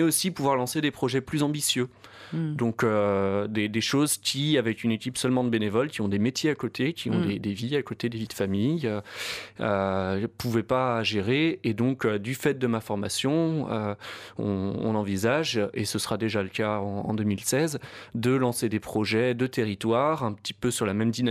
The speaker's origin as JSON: {"language": "French", "town": "Lyon", "region": "Auvergne-Rhône-Alpes", "country": "France", "tie": "born or raised there", "said": "Effectivement, j'arrive tout juste en Haute-Loire. Moi, je suis né, j'ai grandi à Lyon."}